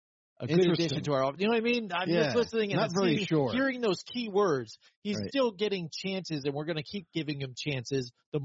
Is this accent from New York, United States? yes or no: yes; Albany, New York, United States; You know, we are not from Buffalo. We are from upstate New York in the Albany area.